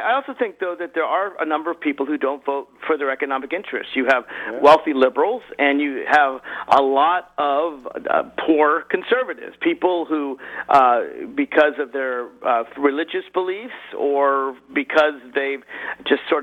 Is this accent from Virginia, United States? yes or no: yes; Virginia, United States; And just look at my home state of Virginia.